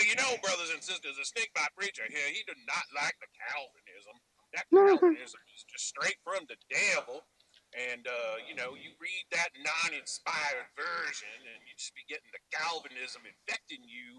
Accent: Louisiana, United States; And about, sorry, I'm big Cajun and, you know.

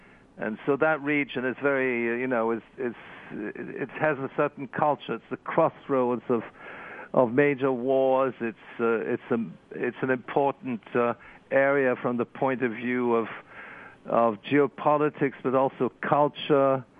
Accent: Wales, United Kingdom; born there; My father is born in Russia, but I was born in Wales, and I have. I also have Irish citizenship because I'm half Irish, half Russian.

